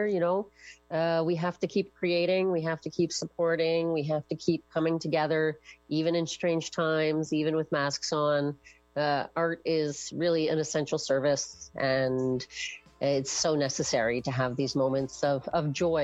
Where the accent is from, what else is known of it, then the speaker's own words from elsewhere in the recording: Kingston, Ontario, Canada; now in Montreal, Canada; growing up in a smaller town, I'm from Kingston, Ontario, and I also lived in even smaller villages at different points in my life.